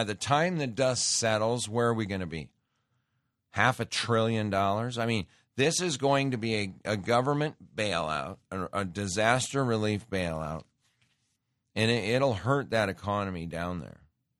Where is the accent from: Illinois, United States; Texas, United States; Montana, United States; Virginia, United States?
Montana, United States; we had a house when I grew up in Montana in the Smith River, which is, they call it the Little Grand Canyon.